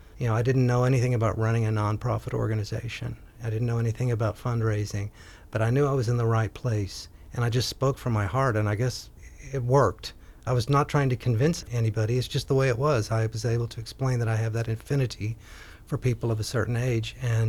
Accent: Texas, United States; even though they lived in Iowa and I grew up in Texas.

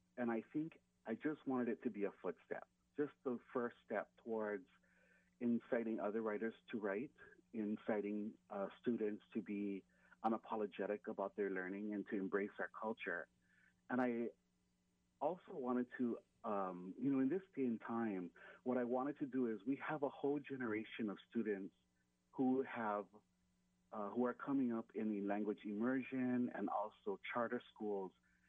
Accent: Hale'iwa, Hawaii, United States; I was born and raised in Hale'iwa.

